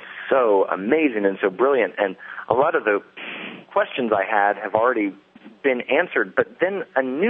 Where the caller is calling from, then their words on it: New York City, New York, United States; I'm calling from New York City.